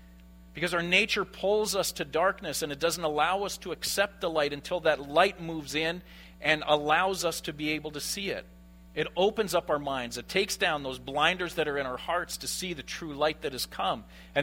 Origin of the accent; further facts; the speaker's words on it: Saskatoon, Saskatchewan, Canada; now in Winnipeg, Canada; I have to admit, growing up in Saskatoon, that's how we felt about Regina.